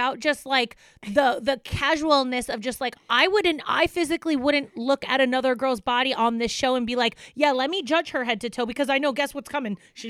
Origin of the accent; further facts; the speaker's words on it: New Jersey, United States; maybe it's because I'm from Jersey and New York and New Jersey guys would literally never make